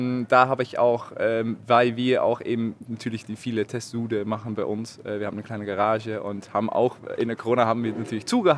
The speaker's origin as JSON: {"language": "German", "country": "Netherlands", "second_language": "German", "lives_now": "Hamburg, Germany", "said": "ich komme aus den Niederlanden"}